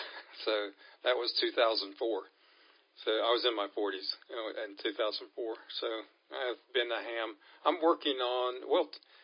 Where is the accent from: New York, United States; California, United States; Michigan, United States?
Michigan, United States; born there; We lived up in Michigan. I was born in Michigan. I only stayed there 6 years and then came down here, but then moved back up there and then came back down here